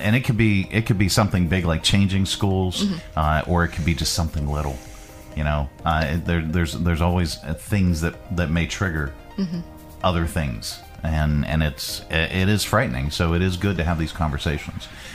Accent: Northeast, United States; moved away as an adult; I came from the Northeast, and when I got here, I was like, wait a minute, you just do that?

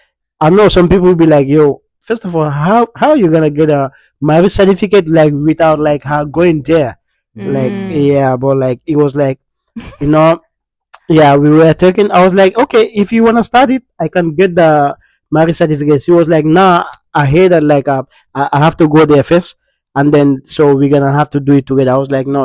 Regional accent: Texas, United States; From Fajr, Zuhur, I'm a Texan. Like Asr, I'm a Texan, like basically.

